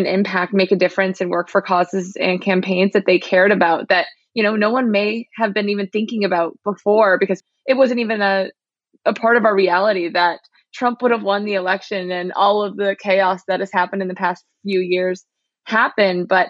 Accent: Missouri, United States; also born or lived in Chicago; now in New York, United States; So I'm from the Midwest. I grew up in Missouri, what used to be a purple state, but now leans very red. And I ended up in Chicago and then in New York to work in advertising

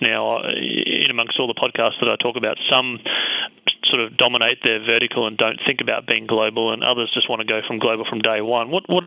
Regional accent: Australia; now in San Francisco, United States; And now being an Aussie living in San Francisco

